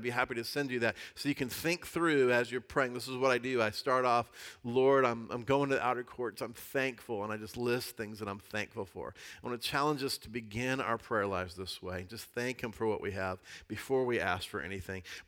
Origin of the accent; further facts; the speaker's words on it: United States; I don't believe Christians are the better way because I'm from America.